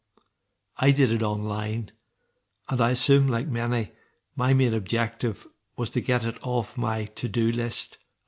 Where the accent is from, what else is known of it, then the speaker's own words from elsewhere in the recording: Northern Ireland, United Kingdom; I was born in Northern Ireland and have lived in Northern Ireland all my life.